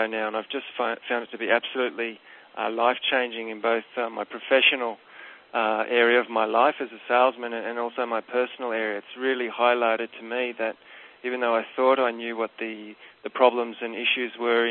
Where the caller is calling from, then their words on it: Byron Bay, New South Wales, Australia; I'm calling from Byron Bay